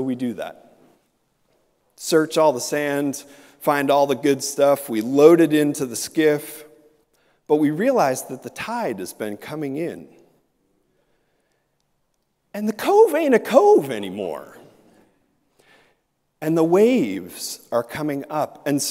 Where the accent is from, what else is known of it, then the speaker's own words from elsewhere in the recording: Philadelphia, Pennsylvania, United States; and I grew up in Philadelphia. We don't do stuff like this.